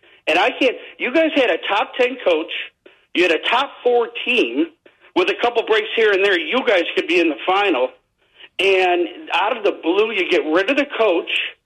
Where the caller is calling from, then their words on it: Michigan, United States; All right, yeah, I'm calling from Michigan.